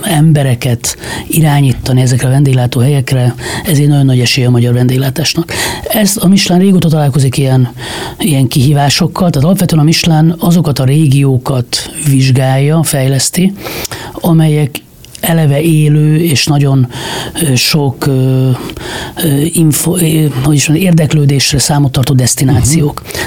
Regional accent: Hungary; mert én vidéki fiú vagyok, de nyugodtan mondhatom, most is vidéken élek, tehát a vidéki ember nem eszik ma Magyarországon étteremben sokat.

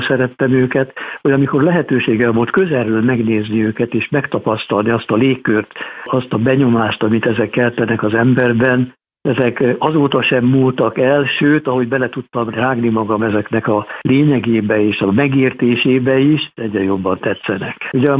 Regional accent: Hungary

